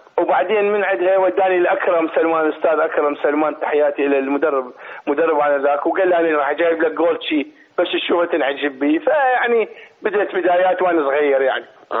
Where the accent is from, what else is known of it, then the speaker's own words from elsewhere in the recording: Iraq; moved away as an adult; أنا بالنسبة لي طلعت من 80 من العراق، عمري 22 سنة 21 سنة.